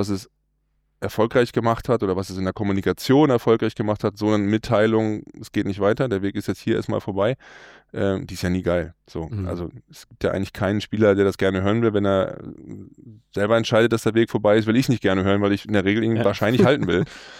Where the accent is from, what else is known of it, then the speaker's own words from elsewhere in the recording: Germany; Also ich komme zwar hier aus der Nähe, aber als ich 2006 die Chance hatte, hier in Hamburg zu spielen, da war ich Feuer und Flamme.